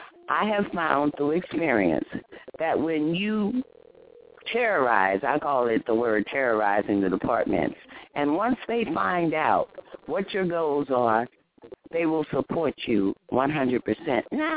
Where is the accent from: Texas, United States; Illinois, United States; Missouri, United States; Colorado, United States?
Texas, United States; I like being a Texan, even though I'm here in California.